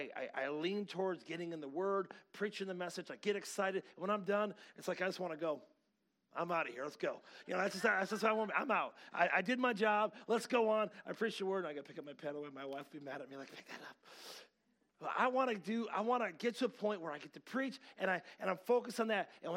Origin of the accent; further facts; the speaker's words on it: Grand Rapids, Michigan, United States; another guy out of Grand Rapids, my hometown, wrote a book called Love Wins